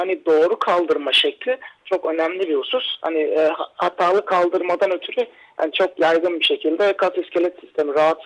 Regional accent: Adana, Turkey; 84 yılında Adana'da doğdum. Adana Anadolu Lisesi Aladan mezun oldum.

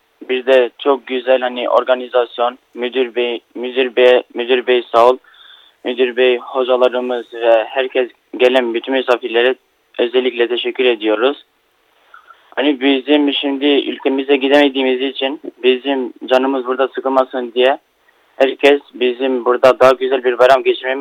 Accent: North Macedonia; Evet. Ben Makedonyalıyım.

